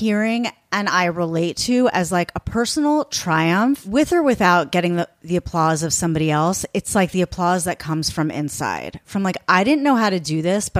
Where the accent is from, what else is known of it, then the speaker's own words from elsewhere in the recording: East Coast, United States; now in Los Angeles, United States; I'm from the East Coast, so I say Moss.